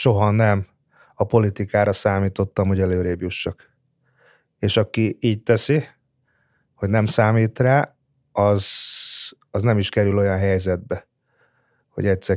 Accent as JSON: {"language": "Hungarian", "country": "Hungary", "said": "mi magyarok vagyunk, tehát el lehet innen menekülni, meg el lehet futni, de akkor is magyar lesz-e."}